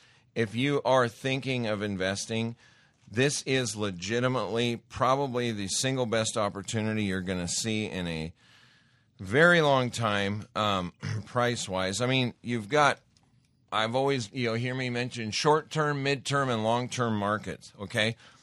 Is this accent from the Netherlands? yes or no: no; Montana, United States; And I've mentioned I grew up in Montana. I've seen some pretty harsh, nasty winters.